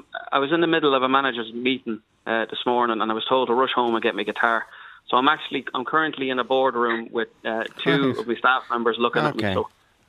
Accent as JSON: {"language": "English", "town": "Bettystown", "region": "Leinster", "country": "Ireland", "tie": "born or raised there", "said": "And in where I grew up in Bettystown."}